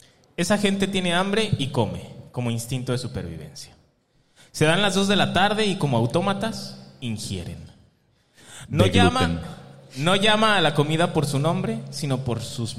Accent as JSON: {"language": "Spanish", "town": "Monterrey", "region": "Nuevo León", "country": "Mexico", "tie": "born or raised there", "said": "Yo soy regio."}